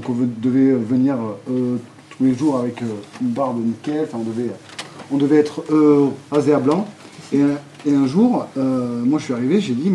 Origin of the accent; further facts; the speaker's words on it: Limoges, Nouvelle-Aquitaine, France; moved away as an adult; C'était la première fois que je venais de Limoges. J'avais atterri ici, je cherchais du travail